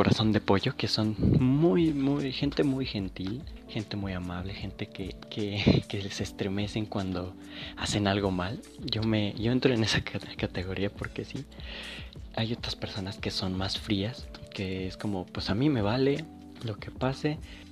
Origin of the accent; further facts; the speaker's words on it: Mexico; los que sean mexicanos, llámenme raro, pero yo como mexicano, yo no como nada de picante